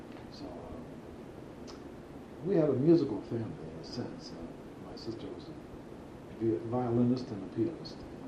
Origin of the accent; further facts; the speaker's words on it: Pittsburgh, Pennsylvania, United States; But I was born in the Passavant Hospital, which of course is no longer there on the hill. But that's where I was born. And I've lived pretty much all my life here in Pittsburgh.